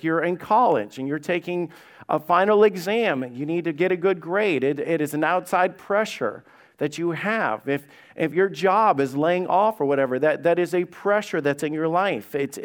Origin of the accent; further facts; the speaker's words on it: Alabama, United States; I grew up in Alabama, and when we would hear the rattle of a rattlesnake, and I could tell you a bunch of stories about growing up in Alabama and working on farms